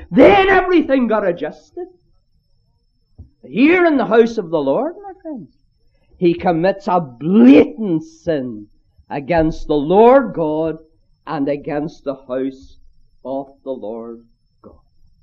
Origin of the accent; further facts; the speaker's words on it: Ireland; but as an Irishman, I could say to the Scots